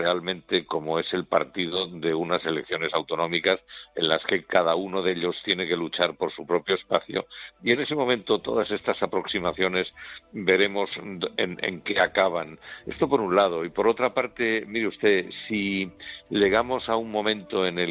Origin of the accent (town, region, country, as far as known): Spain